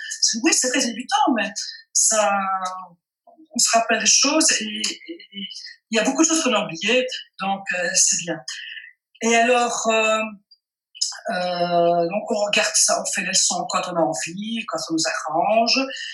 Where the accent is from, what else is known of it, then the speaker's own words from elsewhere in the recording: Wallonia, Belgium; Bonjour, j'habite, je suis belge, j'habite la partie française francophone de la Belgique